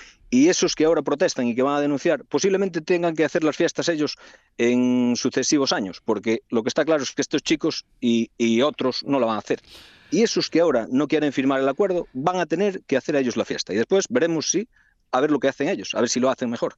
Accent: Carnota, Galicia, Spain; aquí nosotros somos de Carnota, en La Coruña

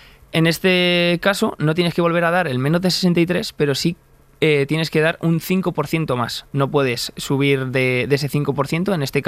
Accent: Meco, Community of Madrid, Spain; yo soy de Meco

